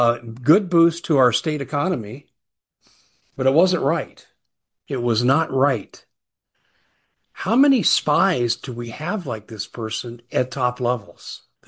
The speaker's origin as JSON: {"language": "English", "region": "Arizona", "country": "United States", "tie": "born or raised there", "said": "In my home state of Arizona, about 30, 35 miles from me, out in a remote region north of metropolitan Phoenix"}